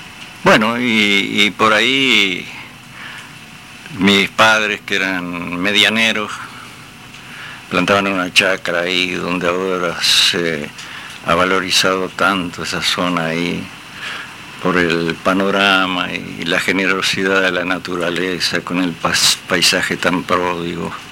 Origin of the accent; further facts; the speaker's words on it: Punta Ballena, Maldonado, Uruguay; Bueno, yo nací en Punta Ballena.